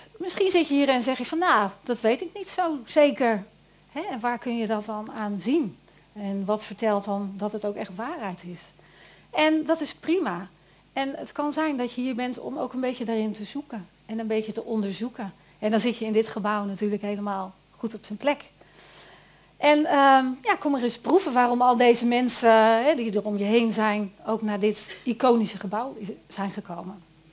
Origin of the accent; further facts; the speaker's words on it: Eindhoven, North Brabant, Netherlands; Ik ben echt een Eindhovenaar.